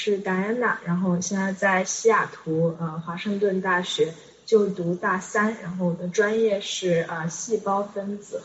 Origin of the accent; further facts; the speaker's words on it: Yunnan, China; 我的家乡是云南，然后其实云南人的话，大体来说，过年的习俗其实和国内大家都一样